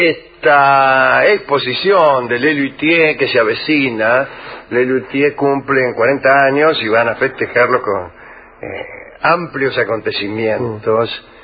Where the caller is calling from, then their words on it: Caballito, Buenos Aires, Argentina; de Caballito.